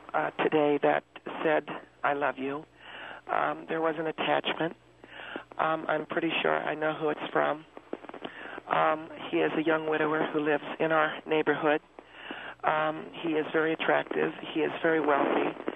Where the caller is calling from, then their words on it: California, United States; Yes, in the San Fernando Valley.